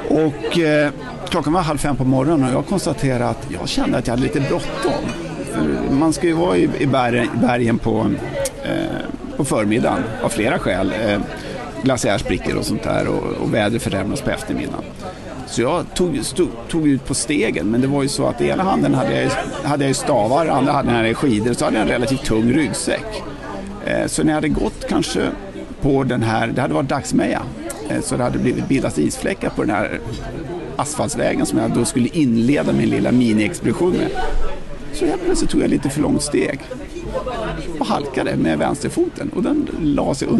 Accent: Täby, Stockholm County, Sweden; also born or lived in United States; jag är faktiskt född i USA, men jag har svenska föräldrar och flyttade till Stockholm och Täby, och är uppväxt i Täby

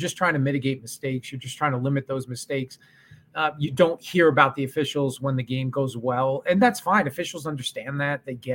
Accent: New York, United States; Growing up in Long Island, I went to Hofstra

